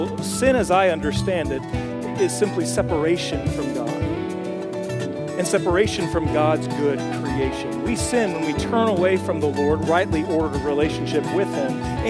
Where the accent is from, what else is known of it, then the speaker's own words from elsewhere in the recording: Sylva, North Carolina, United States; I'm from Western North Carolina, deep in the mountains, little town called Silva.